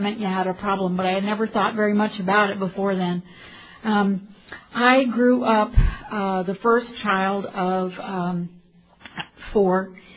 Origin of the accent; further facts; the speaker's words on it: Columbus, Ohio, United States; I'm from Columbus, Ohio, and I have a brand new home group.